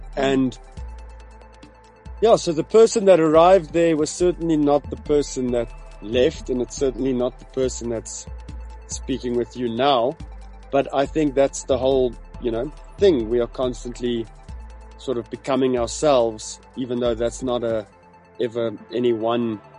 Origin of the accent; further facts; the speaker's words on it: Gauteng, South Africa; I grew up in the Moot. I went to a small-ish Afrikaans high school, primary school called Tuisjesdal.